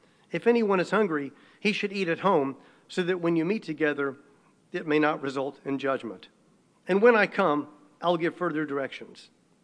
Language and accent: English; Texas, United States; why being a Texan was the best thing you could be.